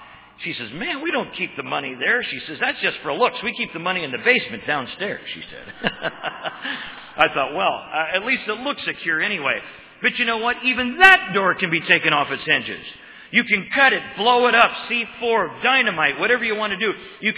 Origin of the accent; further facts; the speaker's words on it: Hazleton, Pennsylvania, United States; born there; I was born in Hazleton, but I was born spiritually in Weatherly.